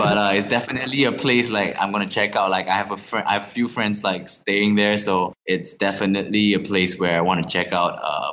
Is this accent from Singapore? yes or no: yes; Singapore; first language Mandarin; English is a second language; In Singapore as well, like, my mother tongue is Mandarin, so I speak Mandarin as well.